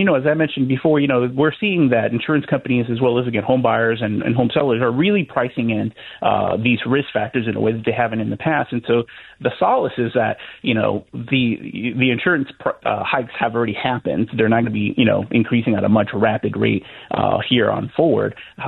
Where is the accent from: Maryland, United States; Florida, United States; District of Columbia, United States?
Florida, United States; Miami; I don't know, but I'm actually from Miami.